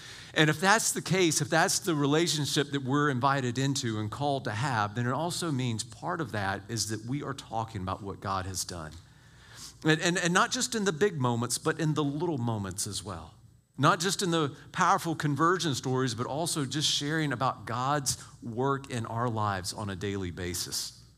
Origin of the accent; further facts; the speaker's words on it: Macon, Georgia, United States; I grew up in Macon, Georgia. All right, we got a little bit of redneck in me.